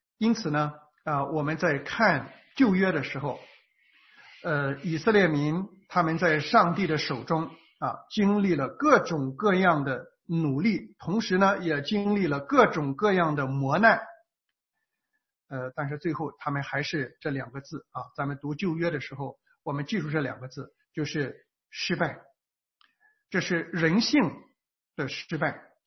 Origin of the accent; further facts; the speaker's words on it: China; 所以我们中国人文化为什么跟这个